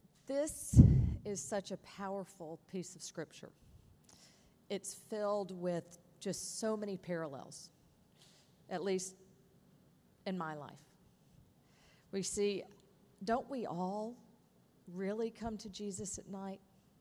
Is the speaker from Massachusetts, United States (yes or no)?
no; Chapel Hill, North Carolina, United States; Well, I grew up in Chapel Hill, what was then a small college town, a whole lot like this one.